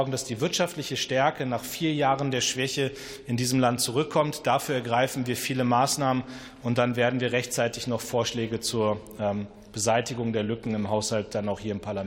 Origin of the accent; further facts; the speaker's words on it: Lower Saxony, Germany; in meiner Heimat in der Lüneburger Heide